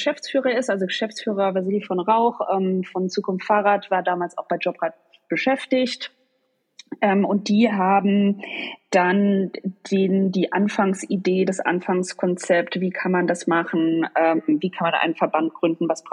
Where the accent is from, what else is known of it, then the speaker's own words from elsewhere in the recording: Rheinbreitbach, Rhineland-Palatinate, Germany; now in Berlin, Germany; Heimatort ist seit 10 Jahren Berlin, aber ich komme eigentlich aus Rhein-Breitbach, einem kleinen Ort im Rheinland.